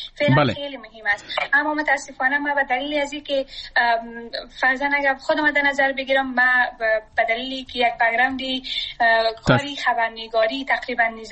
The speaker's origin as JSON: {"language": "Persian", "country": "Afghanistan", "said": "اینکه وضعیت افغانستان اگر دوباره نرمال شد و ما بتونیم به افغانستان برگردیم. مثلا من شخصا آرزویی را ندارم که وطنم را ترک کنم"}